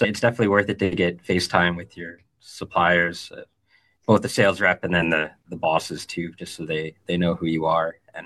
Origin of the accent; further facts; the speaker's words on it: Canada; Like, I'm from Canada and we have a pretty stable power grid